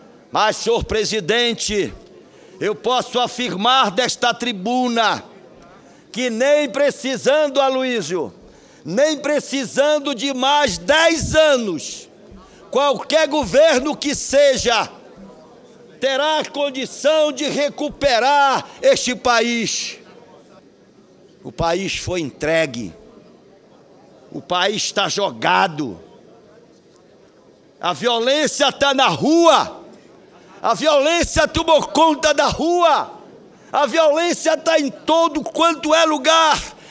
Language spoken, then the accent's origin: Portuguese; Pará, Brazil; Meu caro Eduardo, na minha terra, no Pará, no meu querido Pará, a farinha de mandioca cresceu R$ 146 nesses últimos meses.